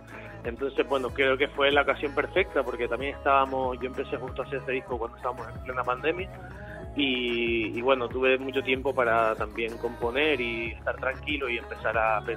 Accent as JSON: {"language": "Spanish", "region": "Canary Islands", "country": "Spain", "also_born_or_lived": "Fuerteventura", "said": "Yo soy de Gran Canaria, sí, soy canario."}